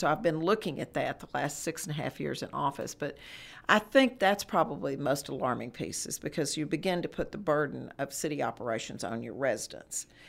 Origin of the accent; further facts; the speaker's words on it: Fort Worth, Texas, United States; born there; You know, I was born in Fort Worth, and we'll live here till they bury us.